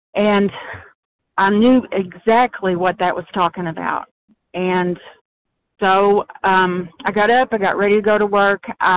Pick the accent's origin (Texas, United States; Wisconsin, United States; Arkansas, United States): Arkansas, United States; I'm from Arkansas.